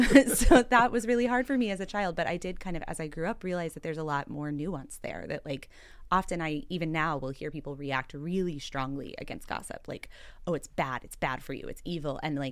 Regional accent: Texas, United States; now in Philadelphia, United States; So I grew up in Texas. I got here to the great city of Philadelphia as fast as I possibly could. And I grew up evangelical.

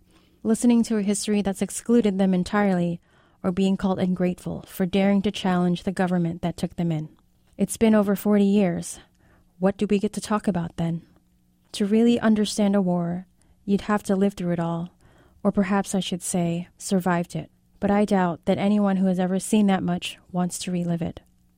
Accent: Philadelphia, Pennsylvania, United States; It also leaves me conflicted looking back at the racist neighbors we had growing up in South Philly.

